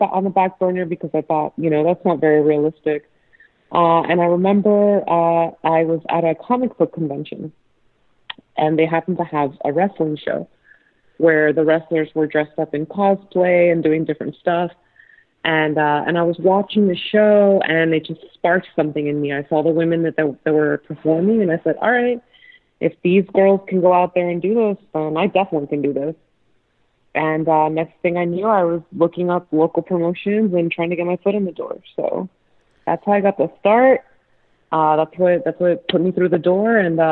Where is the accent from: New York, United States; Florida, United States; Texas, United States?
Florida, United States; Miami; So I'm based out of Florida. I was from Miami.